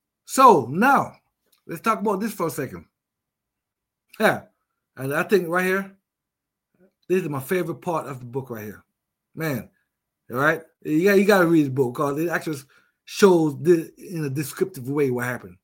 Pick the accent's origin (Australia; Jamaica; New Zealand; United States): Jamaica; I'm a Jamaican, right? So I had to put at least one Jamaican in his book.